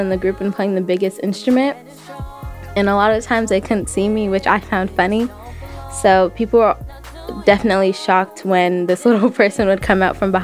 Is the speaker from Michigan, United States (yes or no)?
no; Oakland, California, United States; also born or lived in Port-au-Prince, Haiti; I'm 14 years old, and I'm from Oakland, California, in Port-au-Prince, Haiti.